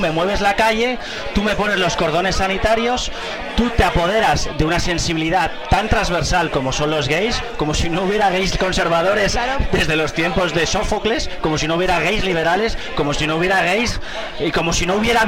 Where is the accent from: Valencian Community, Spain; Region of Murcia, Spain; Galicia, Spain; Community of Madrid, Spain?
Community of Madrid, Spain; Madrid; si yo como madrileño estoy financiando